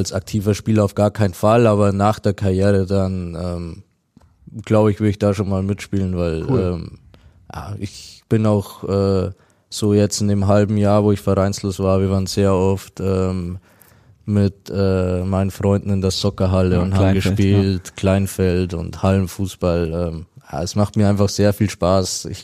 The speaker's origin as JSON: {"language": "German", "region": "Bavaria", "country": "Germany", "tie": "born or raised there", "said": "Also als Kind in Bayern aufzuwachsen."}